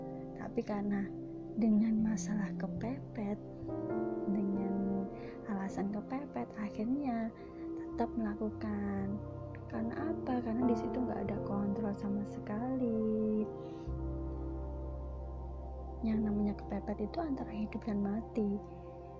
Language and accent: Indonesian; Java, Indonesia; Indonesian is a second language; karena saya orang Jawa, jadi beginilah ngomong bahasa Indonesia itu lidahnya ribet banget.